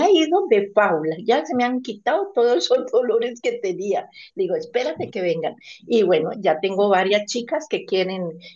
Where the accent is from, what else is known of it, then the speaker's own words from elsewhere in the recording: Colombia; Yo soy de Colombia